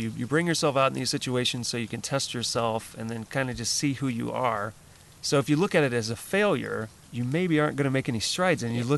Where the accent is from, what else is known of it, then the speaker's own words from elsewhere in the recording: Louisiana, United States; And so I grew up in Louisiana, which is flat as can be.